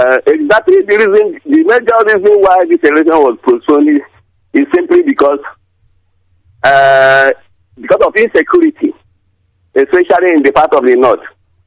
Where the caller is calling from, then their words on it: Akweze, Anambra, Nigeria; I'm calling from Akweze. Akweze is a town in Anambra State.